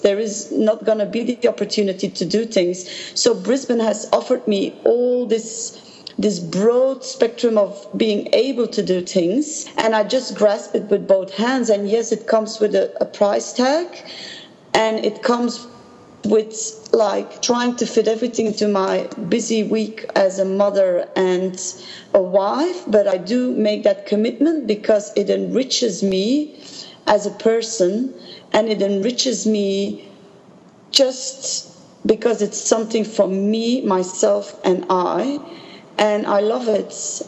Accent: Belgium; first language Dutch; English is a second language; also born or lived in Doha, Qatar; My mother tongue is Dutch, and so Belgium is very special. We have three mother languages, so Belgian, French, and German.

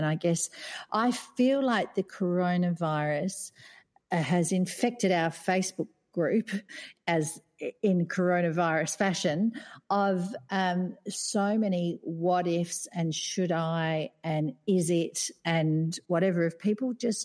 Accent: Australia; as an Australian who was happily hopping on a plane to fly home, thinking, gee, that's rough

